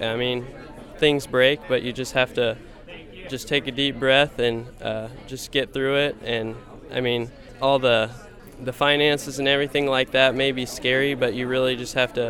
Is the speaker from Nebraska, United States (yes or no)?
yes; Cortland, Nebraska, United States; I was from the Norris FFA chapter and call home in Cortland, Nebraska, southeast Nebraska.